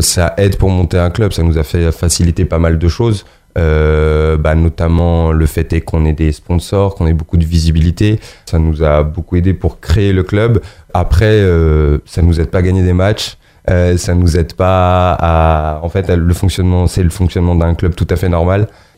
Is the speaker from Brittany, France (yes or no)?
no; Magnanville, Île-de-France, France; Moi, je suis de Magnanville